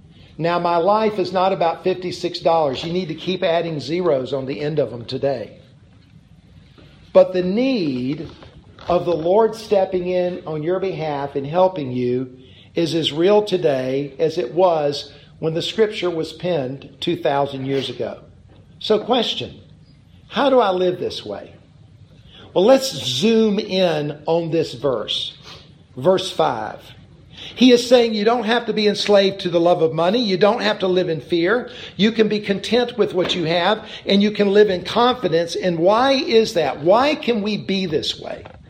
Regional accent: South Carolina, United States; Well, I'm from South Carolina. There's lots of poisonous snakes here.

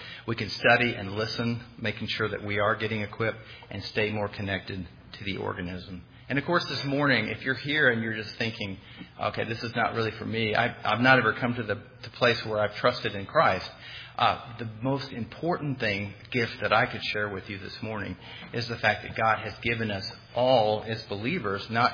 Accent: Terrell, Texas, United States; I grew up in Terrell.

